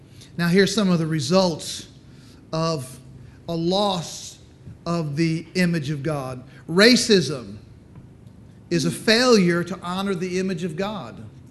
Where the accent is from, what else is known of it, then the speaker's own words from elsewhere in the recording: United States; I think maybe more pronounced, me being white American, even more pronounced.